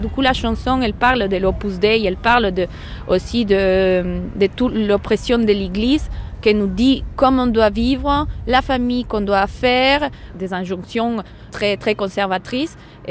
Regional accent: Ecuador; also born or lived in Argentina; je viens de l'Équateur.

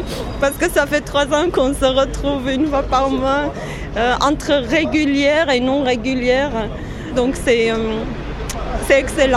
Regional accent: Armenia; French is a second language; now in France; Je suis arménienne, d'origine arménienne. Je suis née en Arménie et ça fait 20 ans que je suis en France. Mes enfants sont français, mais moi je suis arménienne.

